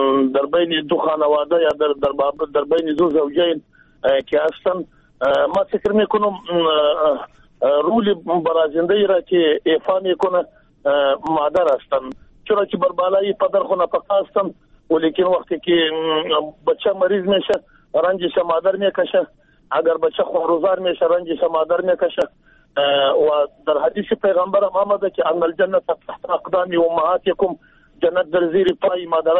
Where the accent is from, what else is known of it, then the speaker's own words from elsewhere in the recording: Jowzjan, Afghanistan; ما قریش پشتون هستم از جوزیان.